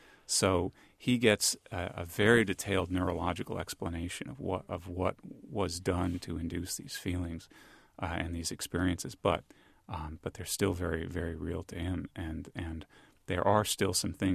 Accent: Brooklyn, New York, United States; born or raised there

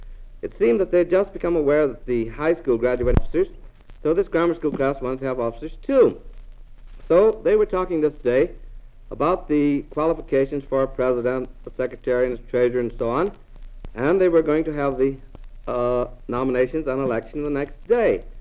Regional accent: Joplin, Missouri, United States; born there; also born or lived in Guthrie, Oklahoma; I was born in Joplin, Missouri, but I belonged to a family that was always moving, and I wasn't really due to have been born in Joplin.

